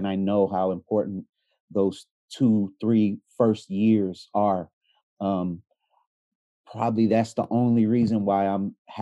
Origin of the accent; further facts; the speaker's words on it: Queens, New York, United States; born there; She actually left the East Coast. I was born in Queens.